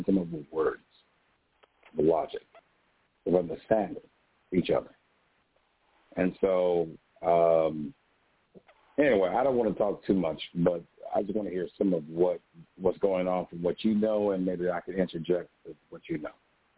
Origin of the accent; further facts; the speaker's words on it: Cleveland, Ohio, United States; I'm from Cleveland, and I believe the early bird gets the worm.